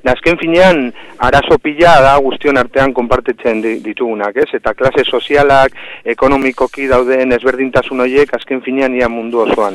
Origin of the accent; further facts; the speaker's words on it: Barakaldo, Basque Country, Spain; Bai, ni Barakaldarra naiz eta oso pozik amena osoan egiteaz